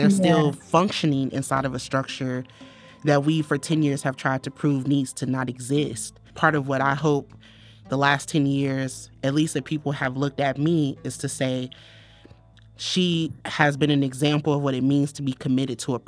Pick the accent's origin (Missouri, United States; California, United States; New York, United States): Missouri, United States; St. Louis; Like, we are from St. Louis, so as much as I... And St. Louis is like, we live in the show me state, right?